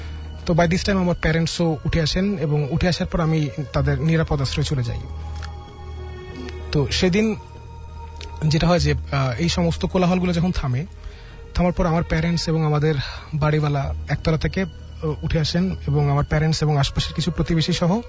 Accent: Dhaka, Dhaka Division, Bangladesh; এসেছি ধানমন্ডি থেকে।

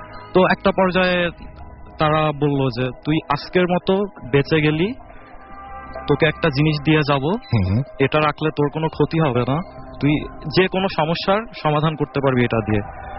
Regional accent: Faridpur, Dhaka Division, Bangladesh; now in Hazaribagh, Bangladesh; আমার home district হচ্ছে ফরিদপুরে, ফরিদপুরের বলমারি থানা।

